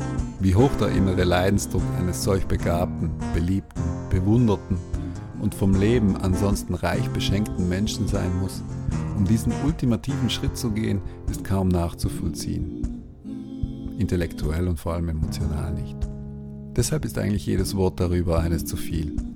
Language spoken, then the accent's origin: German; Switzerland; born there; Fast schon surreal in dieser Hinsicht ist mein Geburtsland, die Schweiz, eine der ältesten Demokratien Europas.